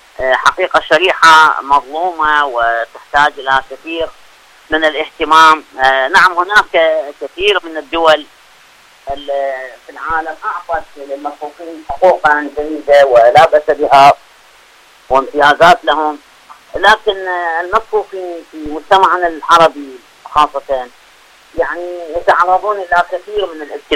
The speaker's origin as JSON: {"language": "Arabic", "country": "Iraq", "said": "وحتى يعني عندنا بالعراق كثير ايضا من الاخوات الحافظات والحفاظ"}